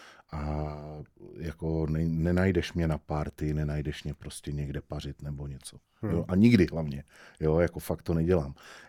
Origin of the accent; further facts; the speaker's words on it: Svojanov, Pardubice Region, Czechia; já jsem ze Svojanova, jako dostal jsem se, až vlastně na Gimpl jsem se dostal do Poličky a jako ve Svojanově nic nebylo